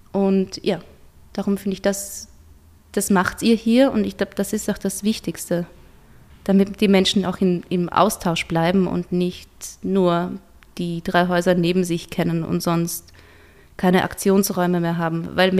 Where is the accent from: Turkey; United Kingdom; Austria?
Austria; Hohenems, Vorarlberg; da ich ja im Sommer dann immer in meiner Heimatstadt bin, in Hohenems